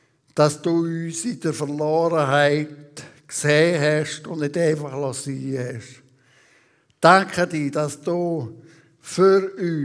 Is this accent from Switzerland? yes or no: yes; Switzerland; wie ist man doch gerade als Schweizer, als sogenannte freie Schweizer mit dem Schweizer Pass stolz drauf.